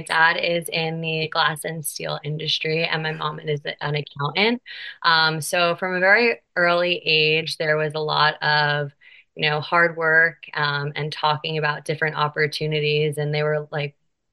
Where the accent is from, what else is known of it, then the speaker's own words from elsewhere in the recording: Mahwah, New Jersey, United States; now in Jersey City, United States; I am a born and raised Jersey girl. Grew up in a town called Mahwah, New Jersey. For those of you that don't know where that is, it's the last exit.